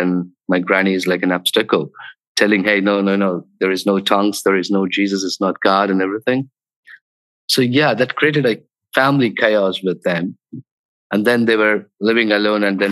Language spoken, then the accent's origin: English; Tamil Nadu, India; Tamil Nadu. Yeah.